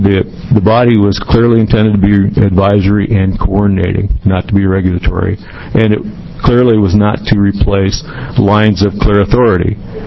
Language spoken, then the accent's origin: English; Brookings, Oregon, United States; from Brookings, Oregon.